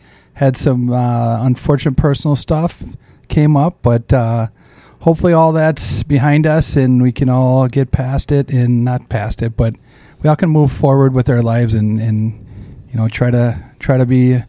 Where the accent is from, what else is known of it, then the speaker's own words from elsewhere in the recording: St. Paul, Minnesota, United States; born and bred on St. Paul's East Side, where it was all about looking out for each other, blue-collared hard work, and telling it like it is, no BS.